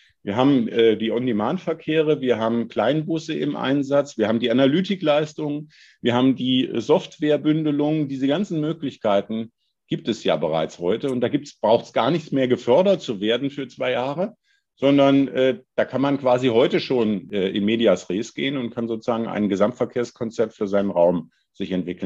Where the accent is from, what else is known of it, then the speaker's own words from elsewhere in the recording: Hesse, Germany; Ich komme aus der Nähe von Bebra, deshalb ja Eisenbahnerhaushalt